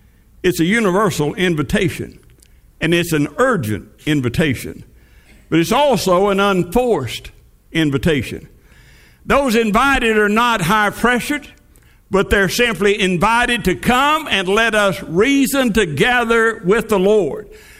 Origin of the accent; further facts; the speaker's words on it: Lindsay, Oklahoma, United States; I remember when I was growing up in Lindsay, Oklahoma, and I stayed with my grandmother and grandfather.